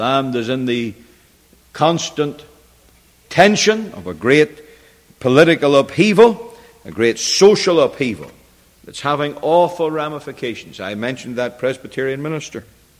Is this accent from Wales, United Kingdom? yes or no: no; Belfast, Northern Ireland, United Kingdom; when we were growing up in Belfast